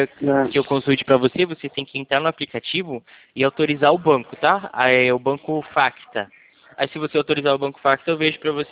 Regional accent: Campinas, São Paulo, Brazil; eu sou daqui da região de Campinas.

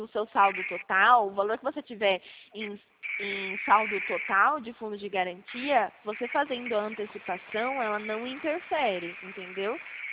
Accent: Limeira, São Paulo, Brazil; Sou de Limeira

